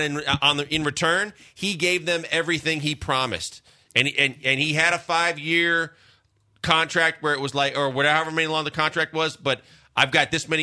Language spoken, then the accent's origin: English; Milwaukee, Wisconsin, United States; he turned down Marquette in my hometown, and I knew how crushed the people in Milwaukee were